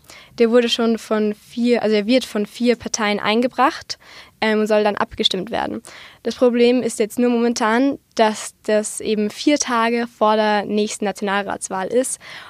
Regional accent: Austria; bei uns in Österreich in allen Hauptstädten von den Bundesländern

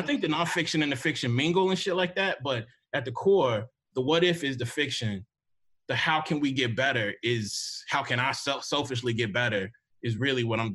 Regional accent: Mississippi, United States; Conversely, because I'm from Mississippi, I'm also wondering what happens if these like, you know, white supremacist regionalists actually stop being white supremacist regionalists

